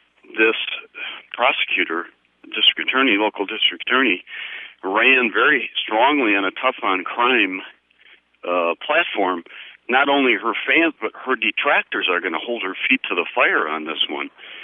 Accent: Wisconsin, United States; Of course, I'm from Marathon County, Wausau being the seat of Marathon County.

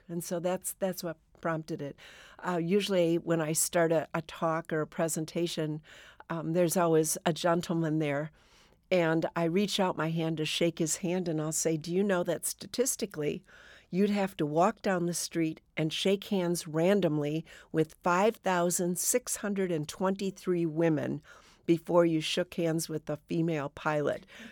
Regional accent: Madison, Wisconsin, United States; When I grew up in the Madison area, but you could see it from the air, the lakes and the cornfields and the rolling meadows, that was lovely.

